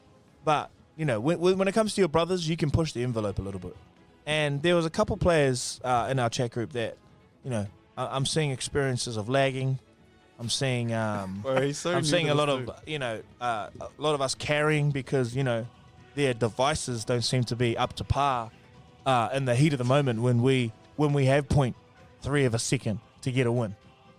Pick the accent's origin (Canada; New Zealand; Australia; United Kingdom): New Zealand; This is why being Kiwi's good. We're just too shameful to do something like that.